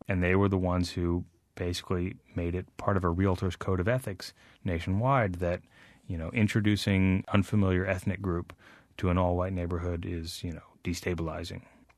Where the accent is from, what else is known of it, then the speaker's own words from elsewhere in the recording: Vestavia Hills, Alabama, United States; now in Kansas City, United States; I grew up in Vestavia Hills, which is sort of like the new money suburb of Birmingham